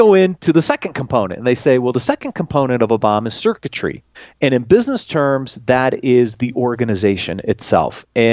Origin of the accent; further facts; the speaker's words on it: Ohio, United States; As some people know, I grew up in Ohio. I did a first part of my career in Cleveland. I went to school in Cleveland